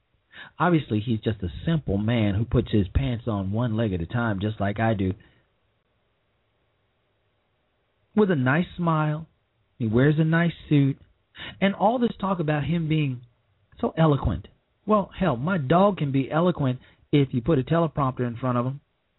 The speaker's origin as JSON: {"language": "English", "town": "Chicago", "region": "Illinois", "country": "United States", "tie": "born or raised there", "said": "He's supposed to be a professor of constitutional law in my hometown of Chicago at the University of Chicago"}